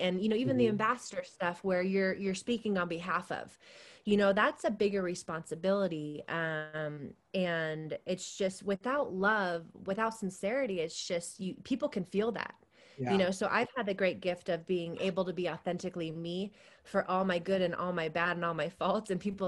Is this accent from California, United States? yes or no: yes; Saratoga, California, United States; I'm from Saratoga. I'm from like a bubble in a bubble.